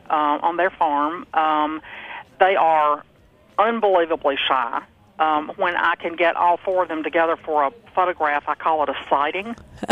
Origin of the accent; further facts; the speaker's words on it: Alabama, United States; I'm from Alabama.